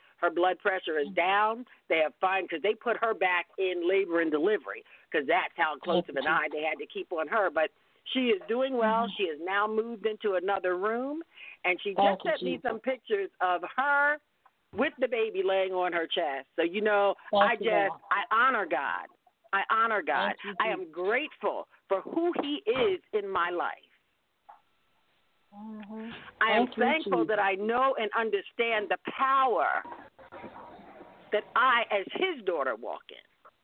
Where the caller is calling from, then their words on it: Chesapeake, Virginia, United States; here in Chesapeake, Virginia